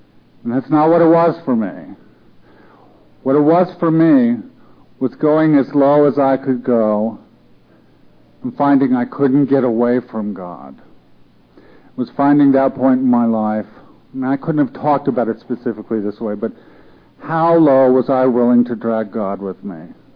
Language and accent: English; New York, United States; I don't belong here. I'm from New York. I don't understand these people.